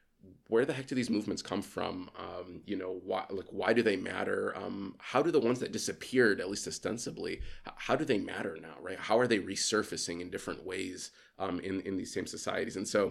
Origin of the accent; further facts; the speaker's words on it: Chicago, Illinois, United States; I went to school in Southern Illinois. I grew up in Chicago, went to school in Southern Illinois.